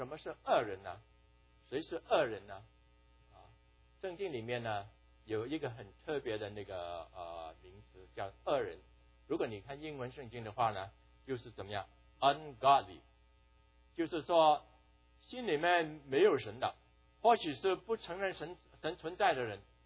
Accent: Guangdong, China; 虽然间我们广东人呢，很少那个人的名字里面有个福字的啊

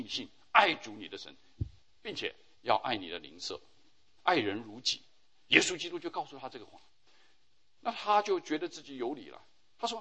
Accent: China; 这是我们中国人就会回答了

